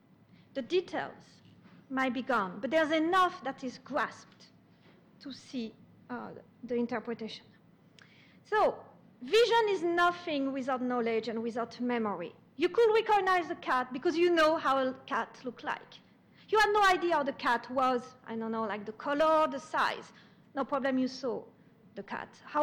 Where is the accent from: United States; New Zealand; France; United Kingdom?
France; English is a second language; So it's a city from my hometown in France.